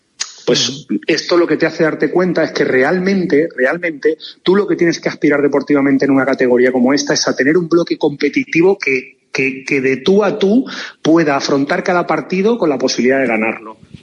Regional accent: Málaga, Andalusia, Spain; yo, por ejemplo, que me formé y me crié en Málaga

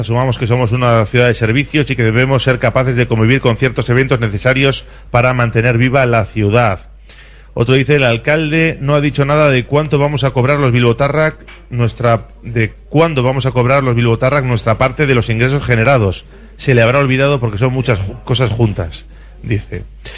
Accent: Bilbao, Basque Country, Spain; ¿somos de Bilbao o no somos de Bilbao?

